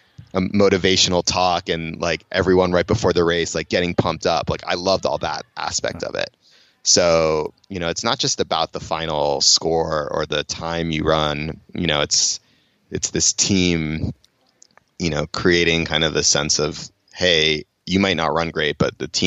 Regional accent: Boston, Massachusetts, United States; I grew up in Boston. I wanted to play on the Red Sox.

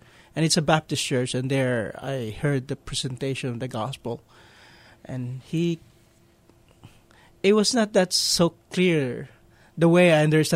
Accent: Davao City, Davao Region, Philippines; moved away as an adult; now in Hawaii, United States; I grew up in Davao City, Philippines, and graduated high school and college there. Then got married here in Hawaii in 1989.

